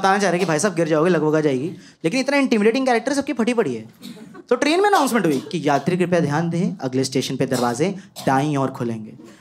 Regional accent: Delhi, India; इतना तो कर लेते हैं हम दिल्ली वाले हैं

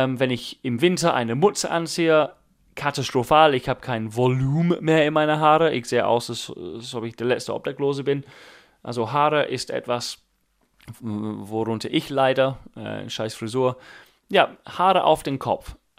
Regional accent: England, United Kingdom; German is a second language; Aber ich bin Engländer, das ist mir normal.

